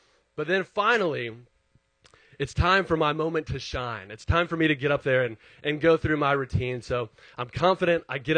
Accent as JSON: {"language": "English", "town": "Dallas", "region": "Texas", "country": "United States", "lives_now": "Austin, United States", "said": "I'm originally from Dallas and I moved down here in about 2003."}